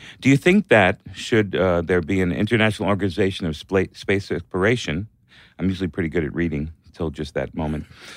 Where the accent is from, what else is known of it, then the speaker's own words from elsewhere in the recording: Hollywood, Florida, United States; also born or lived in New York; I was born in New York, but I grew up in Hollywood, Florida. And we had an incredible high school with incredible math and science teachers.